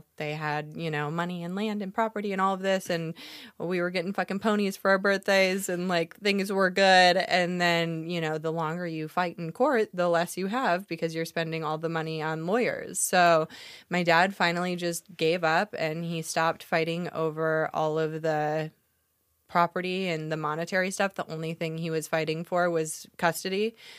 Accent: Big Bend, Wisconsin, United States; I grew up in a little town called Big Bend, Wisconsin. It's a truck stop of a town. It's 1,200 people. It's right outside of Milwaukee.

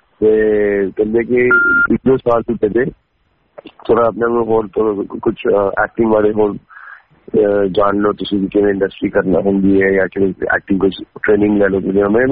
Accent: Chandigarh, India; ਮੈਂ ਚੰਡੀਗੜ੍ਹ ਤੋਂ ਆਇਆ।

